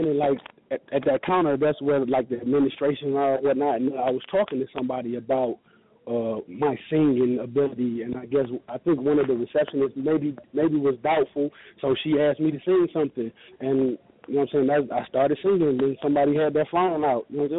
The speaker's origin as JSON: {"language": "English", "town": "Detroit", "region": "Michigan", "country": "United States", "tie": "born or raised there", "said": "Like you said, born and raised in Detroit, you know, although I've been outside of Detroit as I got older"}